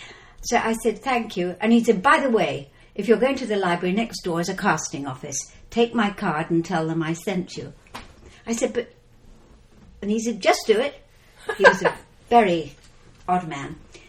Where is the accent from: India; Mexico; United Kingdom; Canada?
United Kingdom; England; moved away as an adult; now in United States; Originally, I came from England 13 years ago.